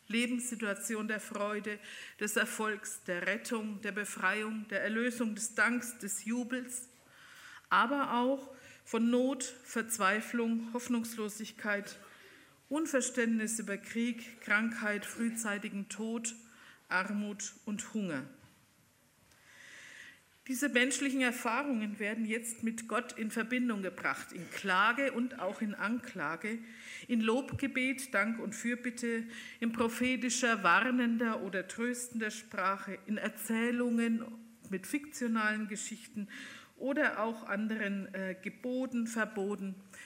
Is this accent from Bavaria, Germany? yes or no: yes; Bavaria, Germany; accent: Franconian; Ich musste meinen Dialekt gleich von Anfang an entschuldigen, weil ich immer hinterher nach Vorträgen angesprochen werde, ob ich aus Franken komme.